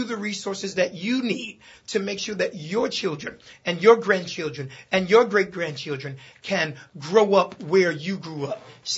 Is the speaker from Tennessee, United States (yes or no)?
no; Chicago, Illinois, United States; And, you know, in Chicago, I'm from Bronzeville.